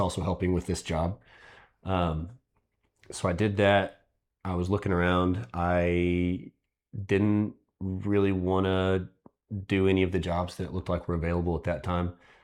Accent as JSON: {"language": "English", "town": "Wichita Falls", "region": "Texas", "country": "United States", "tie": "born there", "said": "So I was born in Wichita Falls while my family was working at the Vernon Research Station there."}